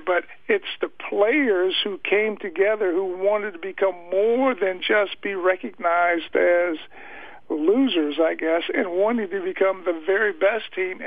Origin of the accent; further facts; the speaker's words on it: Ohio, United States; I grew up in Northeast Ohio. Cleveland Browns were my favorite team as a youngster